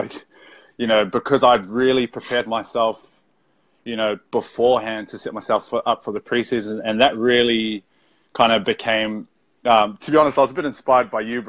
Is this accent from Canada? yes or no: no; Auckland, New Zealand; in Auckland, and, you know, we always come over to Oz to kind of see family and all that kind of stuff.